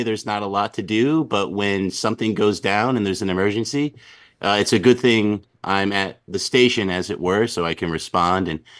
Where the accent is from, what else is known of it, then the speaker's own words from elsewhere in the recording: Connecticut, United States; So I'm from Eastern Connecticut. I still reside there now, close to the casinos, if people are familiar with Mohegan Sun or Foxwoods. And I've basically lived here my whole life